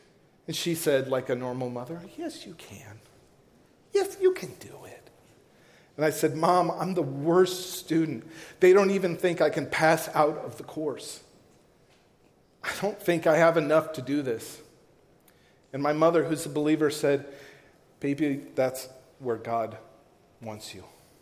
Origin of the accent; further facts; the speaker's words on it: the South, United States; I'm from the South.